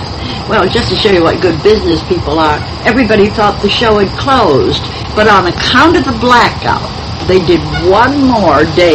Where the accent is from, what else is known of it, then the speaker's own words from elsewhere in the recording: Ireland; But I never saw an Irish play that I liked in my life, although I'm Irish.